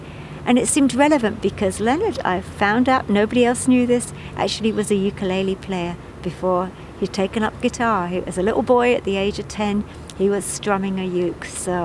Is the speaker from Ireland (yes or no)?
no; London, United Kingdom; I'm from London, England, and ever since I was a little girl, I've sung and played instruments